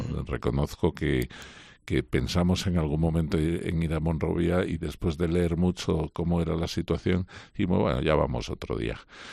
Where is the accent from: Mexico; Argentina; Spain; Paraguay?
Spain; Madrid, Community of Madrid; somos madrileños y queríamos que la ciudad estuviera representada.